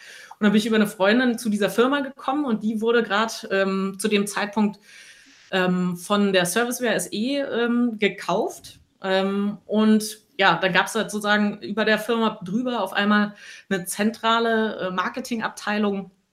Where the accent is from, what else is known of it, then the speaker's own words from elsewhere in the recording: Potsdam, Brandenburg, Germany; moved away as an adult; also born or lived in Munich; Also ich komme eigentlich aus Potsdam, bin dann zum Studieren nach München gegangen